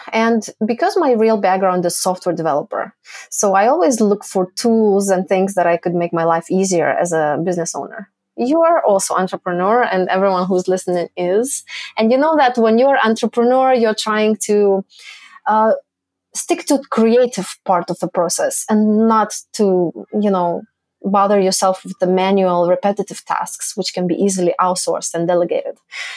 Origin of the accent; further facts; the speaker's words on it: Lithuania; also born or lived in Canada; now in Turkey; So I am in Turkey right now, but I did live in Canada for 15 years, and I am originally from Lithuania.